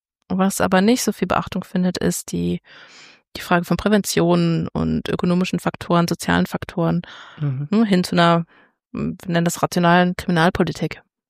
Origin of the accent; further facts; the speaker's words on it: Rhineland, Germany; Naja, als Rheinländerin den Rhein.